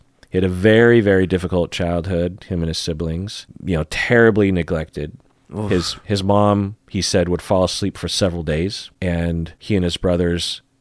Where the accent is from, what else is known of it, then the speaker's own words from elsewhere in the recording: Issaquah, Washington, United States; also born or lived in Sammamish; I grew up in Issaquah and Sammamish, where there was a sizable minority of the kids who were Mormon.